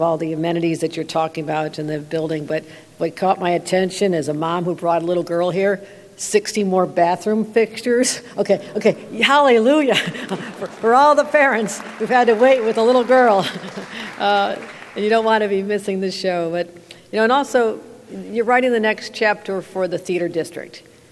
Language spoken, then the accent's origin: English; Buffalo, New York, United States; I've got 3,000 in my hometown in Buffalo.